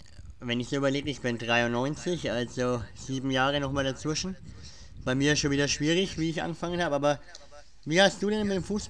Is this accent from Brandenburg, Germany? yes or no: no; Schwabach, Bavaria, Germany; weil wir sind aus dem Schwabacher Raum